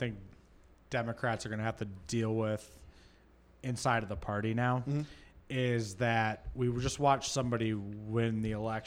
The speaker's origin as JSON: {"language": "English", "region": "Michigan", "country": "United States", "said": "I'm from Michigan, and people just bought up blocks, right?"}